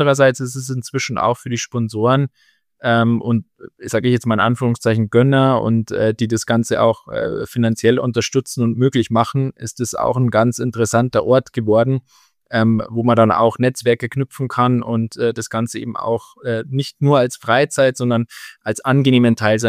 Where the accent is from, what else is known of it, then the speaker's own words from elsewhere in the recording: Landshut, Bavaria, Germany; bei mir in meiner Heimatstadt in Landshut